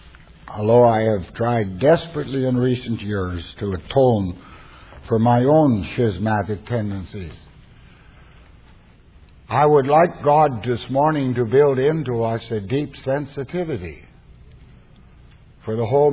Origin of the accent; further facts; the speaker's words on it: Canada; now in United States; Well, I'm a Canadian. I live in the States.